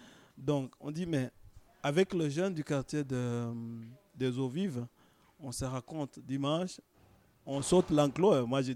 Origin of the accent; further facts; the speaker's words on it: DR Congo; now in Switzerland; Moi je viens du Congo, il y a nos voisins rwandais, qui ont été ravagés par la guerre bien avant nous.